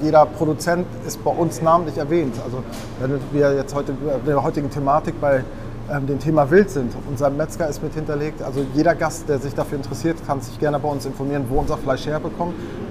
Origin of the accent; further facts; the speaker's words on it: Schleswig-Holstein, Germany; Wir kommen aus Ostholstein. Wir haben einen Landgasthof im Herzen der ostholsteinischen Schweiz.